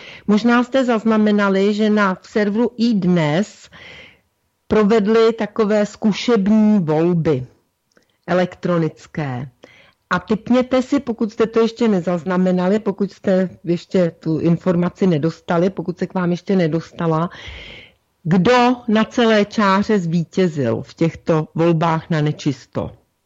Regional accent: Prague, Czechia; já jsem z Prahy

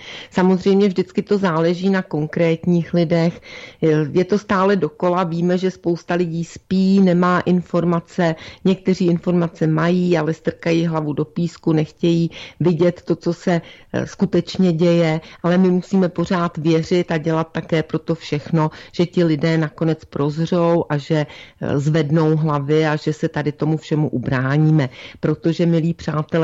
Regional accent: Prague, Czechia; já jsem z Prahy

